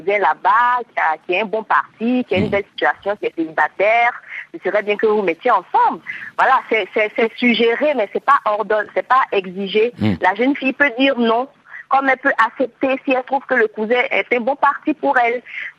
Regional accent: Côte d’Ivoire; Chez nous en Côte d'Ivoire, le mariage forcé c'est plus une pratique courante.

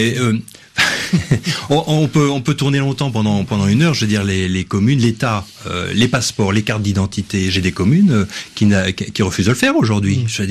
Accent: Charleville-Mézières, Grand Est, France; born there; je suis Ardennais. Je suis né à Charleville.

